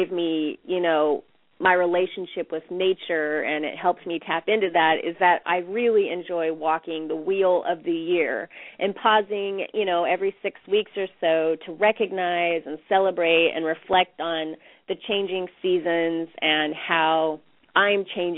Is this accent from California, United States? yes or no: yes; Bakersfield, California, United States; I got married in Bakersfield, my hometown, at 18, and then moved to Hollywood at 19